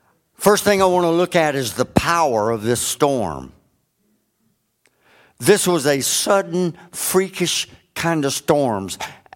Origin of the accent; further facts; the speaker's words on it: Florida, United States; I grew up on Lake Okeechobee down in South Florida, and it's 32 miles across by 30 miles wide.